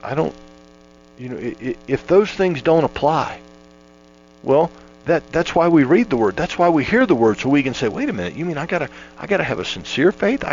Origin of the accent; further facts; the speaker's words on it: Florida, United States; Well, you know, growing up in Florida, the hurricanes would come.